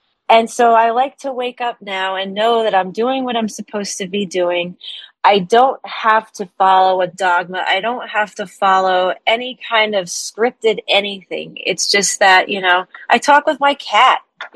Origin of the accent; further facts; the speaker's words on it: North Carolina, United States; born there; because of where I was born in North Carolina in the mid-70s.